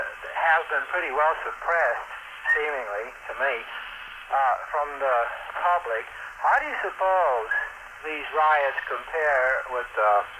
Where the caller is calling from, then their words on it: Poway, California, United States; A little town about 20 miles north of San Diego, Poway. P-O-W-A-Y.